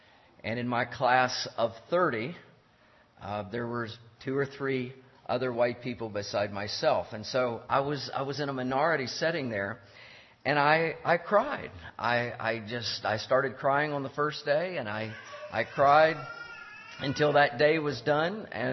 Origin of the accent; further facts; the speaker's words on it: Barnwell, South Carolina, United States; also born or lived in Harrisonburg, Virginia; I was born in Harrisonburg, Virginia. Went to a small Mennonite school, and there were around 100 students there. But between first and second grade, our family moved to South Carolina.